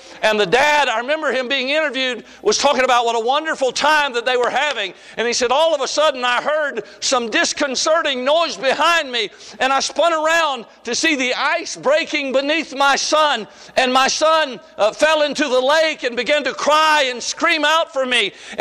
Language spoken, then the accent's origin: English; Georgia, United States; I said, brother, I love you, man, but I'm from Georgia. We don't walk across lakes.